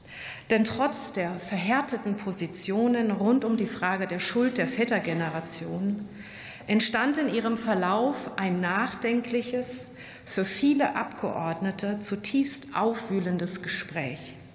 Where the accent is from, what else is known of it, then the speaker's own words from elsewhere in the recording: Germany; born there; denn ich wurde 1976 in der DDR geboren